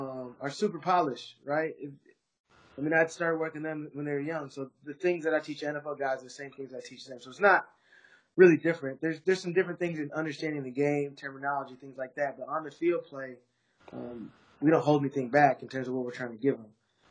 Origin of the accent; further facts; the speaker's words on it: Minneapolis, Minnesota, United States; I'm from Minneapolis, Minnesota.